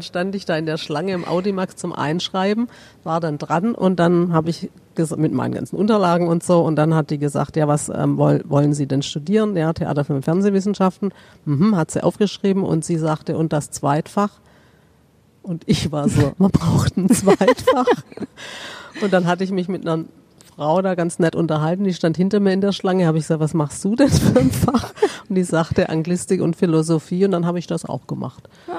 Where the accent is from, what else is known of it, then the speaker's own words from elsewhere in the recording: Swabia, Germany; komme ich aus dem Schwäbischen